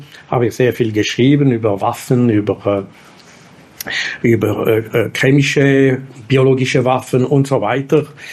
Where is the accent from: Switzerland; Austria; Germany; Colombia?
Switzerland; Geneva; German is a second language; ich bin Genfer, ich bin in Genf aufgewachsen, studiert, auch in der Universität studiert.